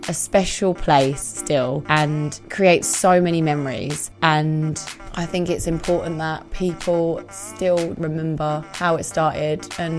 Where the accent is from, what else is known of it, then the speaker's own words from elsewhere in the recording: Romford, London, United Kingdom; So you can probably tell I'm from Essex. Unfortunately, it's quite clear. And I grew up in Romford.